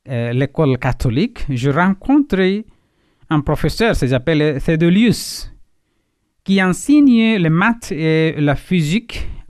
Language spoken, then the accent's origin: French; Chhattisgarh, India; catholique. Et alors, tout d'abord … Je viens de l'Inde, l'état de Chhattisgarh.